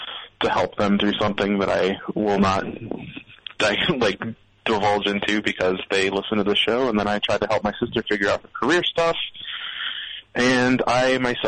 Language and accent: English; Midwest, United States; I'm from the Midwest, and I think that Midwesterners love to smother everything in mashed potatoes and gravy.